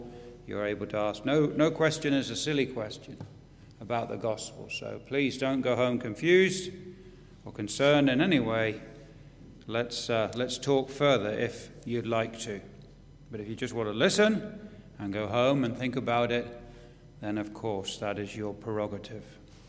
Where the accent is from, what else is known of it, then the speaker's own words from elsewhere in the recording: England, United Kingdom; I'm from England.